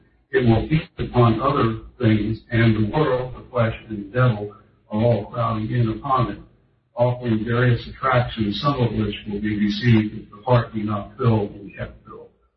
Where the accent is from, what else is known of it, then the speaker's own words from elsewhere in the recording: Wilmington, United States; from Wilmington.